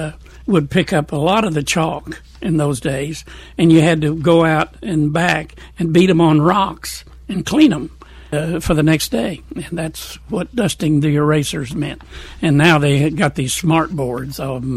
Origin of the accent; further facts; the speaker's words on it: Ireland; And then, you know, I'm Irish.